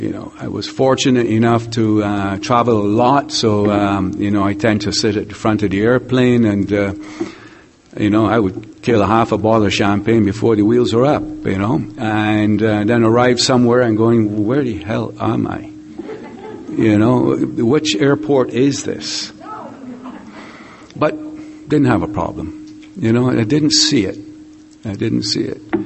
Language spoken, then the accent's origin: English; Barbados; I'm from Barbados.